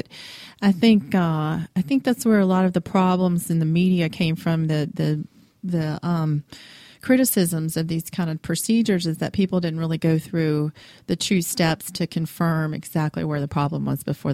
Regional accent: Louisiana, United States; It's a I'm from Louisiana, you know.

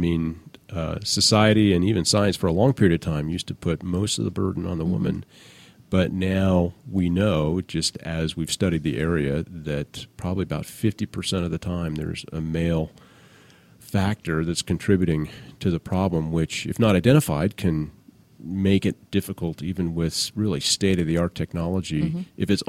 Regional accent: Oregon, United States; I'd always wanted to go back to my home state of Oregon.

